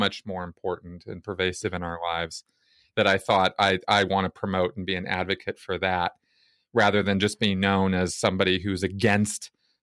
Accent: California, United States; also born or lived in Minnesota; now in Denver, United States; Minnesota is sort of an ungodly place to live when you're born and raised in California. And so I came to Denver

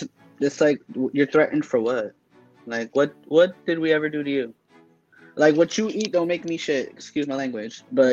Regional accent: Miami, Florida, United States; And I'm in Miami right now, like this is my hometown, so I should have expected it

